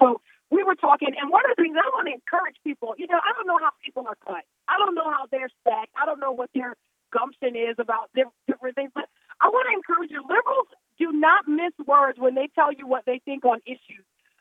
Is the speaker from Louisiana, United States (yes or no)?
yes; New Orleans, Louisiana, United States; You know, I said, I'm from New Orleans.